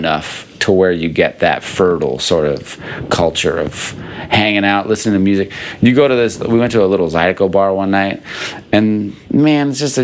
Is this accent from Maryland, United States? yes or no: yes; Maryland, United States; I'm from Maryland where the blue crab reigns.